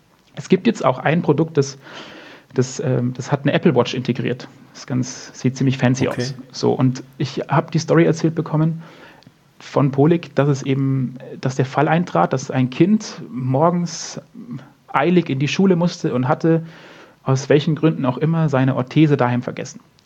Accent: Munich, Bavaria, Germany; born or raised there

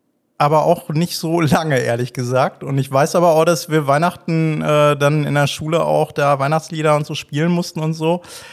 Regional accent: Witten, North Rhine-Westphalia, Germany; also born or lived in Bochum; Ich bin in Bochum geboren und habe da bis zu meinem 5. Lebensjahr gelebt. Also Kindergarten habe ich in Bochum gemacht. Und dann sind wir nach Witten gezogen.

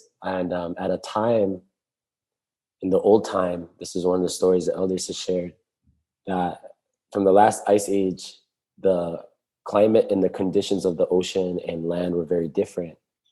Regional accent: Molokai, Hawaii, United States; I grew up on Molokai with my grandparents. It's another island, and I have family here on Maui too.

